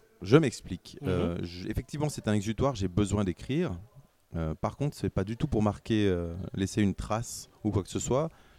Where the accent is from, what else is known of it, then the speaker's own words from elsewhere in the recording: Geneva, Switzerland; À Genève, et je parle de Genève parce que je suis genevois